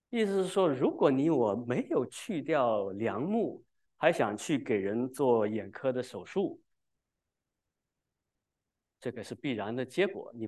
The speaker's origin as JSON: {"language": "Chinese", "country": "China", "said": "就像我们中国人说的叫什么？狗咬吕洞宾，不识好人心"}